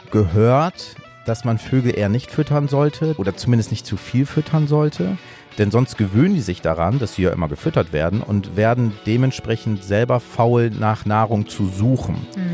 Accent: Lower Saxony, Germany; Und wir haben auf dem Land gelebt. Also in so einem ganz kleinen Dorf bin ich groß geworden in Ostfriesland.

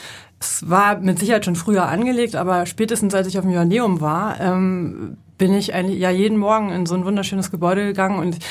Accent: Hamburg, Germany; ich bin in Eppendorf, um genau zu sein, im Logestieg groß geworden.

